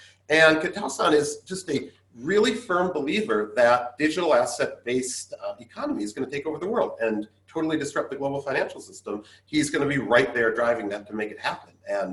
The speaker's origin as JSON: {"language": "English", "country": "United States", "lives_now": "Japan", "said": "being an American in Japan, sometimes it's hard not to."}